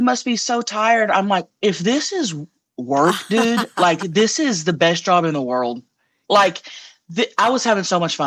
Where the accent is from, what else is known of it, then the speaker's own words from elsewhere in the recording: Oklahoma, United States; I grew up in Oklahoma in a rundown trailer house, literally.